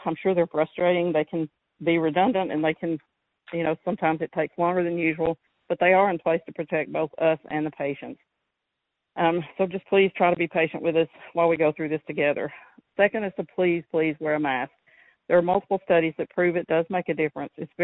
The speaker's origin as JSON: {"language": "English", "region": "Alabama", "country": "United States", "tie": "born or raised there", "said": "I have nursing colleagues in several states, including my home state of Alabama."}